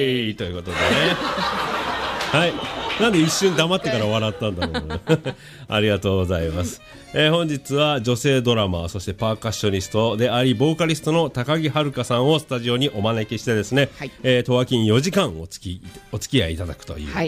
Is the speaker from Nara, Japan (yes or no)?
no; Yokosuka, Kanagawa, Japan; 港、まあ、私はあの港町の生まれ育ちでございましてね、